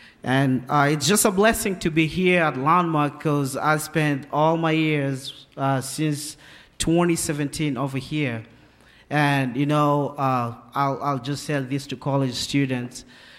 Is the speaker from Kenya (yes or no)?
yes; Kenya; I'm from Kenya, and you all know me. And if you don't know me … all the way from Kenya, Africa.